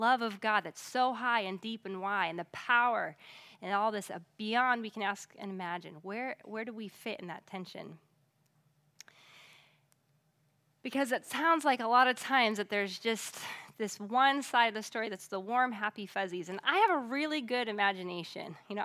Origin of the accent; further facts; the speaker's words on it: Alaska, United States; Or I had a friend up in Alaska. I grew up in Alaska